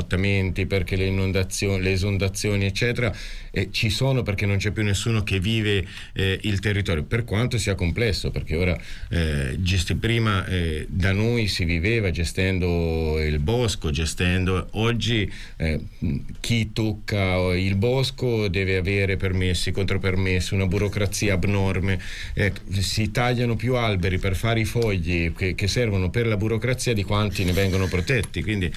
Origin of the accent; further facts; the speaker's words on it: Tuscany, Italy; Noi siamo quelli che quando andiamo a scuola o andiamo in Romagna siamo quelli che parliamo fiorentino perché siamo fiorentini, e quando veniamo a Firenze siamo quelli che parlano romagnolo, e quindi siamo un po' tutto, un po' niente.